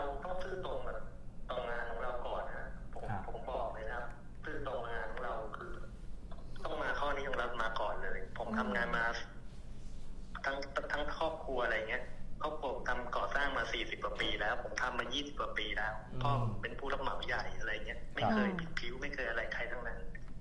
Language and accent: Thai; Pathum Thani, Thailand; born there; ปทุมธานีครับ